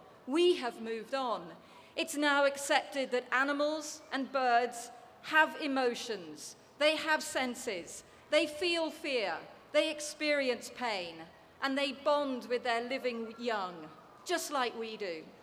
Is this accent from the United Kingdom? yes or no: yes; United Kingdom; I'm British. I've been through the British education system.